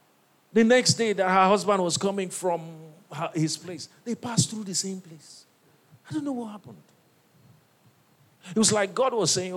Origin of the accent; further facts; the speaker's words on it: Isuikwuato, Abia, Nigeria; I'm from Isukuato. Google it. Rife with kidnappings. That's Nigeria.